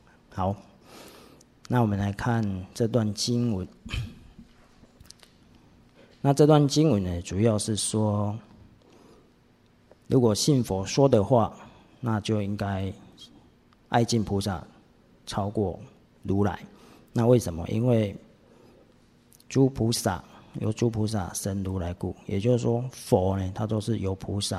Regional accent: China; 但是我们中国人总是有一句话，夕阳无限好，只是近黄昏

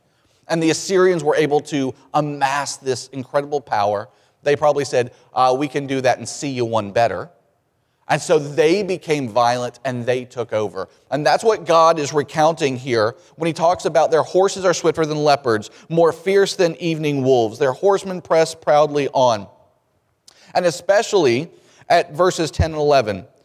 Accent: Mississippi, United States; We're going to pick on my brothers and sisters. I'm from Mississippi, so I can do this.

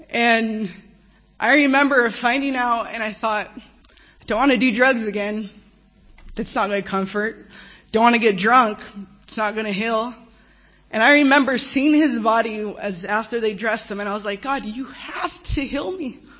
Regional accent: San Diego, California, United States; I'm from San Diego, California.

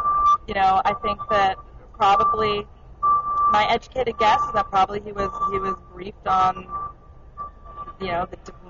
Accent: Canada; I'm terrible. I'm Canadian.

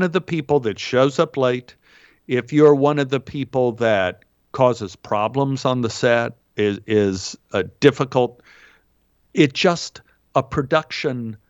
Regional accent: Dallas, Texas, United States; I'm from Dallas, Texas.

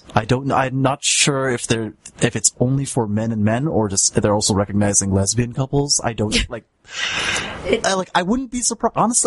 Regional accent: United States; born there; I am genetically Japanese because both my parents were Japanese, but I was born in the States.

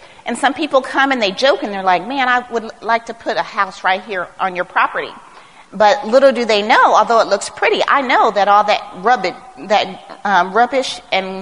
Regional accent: Long Beach, California, United States; I mean, I grew up in Long Beach and it was not the best area.

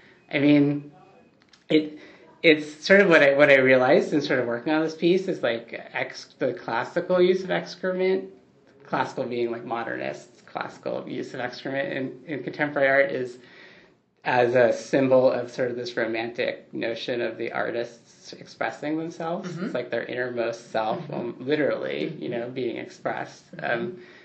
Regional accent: Portland, Oregon, United States; I grew up outside of Portland.

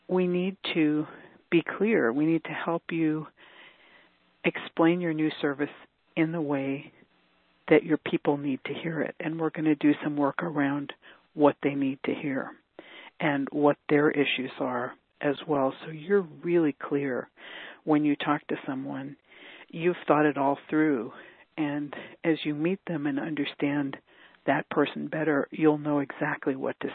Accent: New York, United States; You know, I grew up in New York and everybody's heard the silly joke about how to get to Carnegie Hall

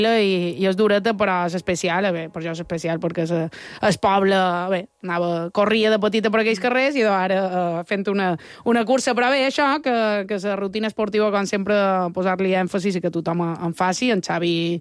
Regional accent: Son Carrió, Balearic Islands, Spain; Son Carrió, el meu poble. Jo som mig carrionera, per part de meu mare

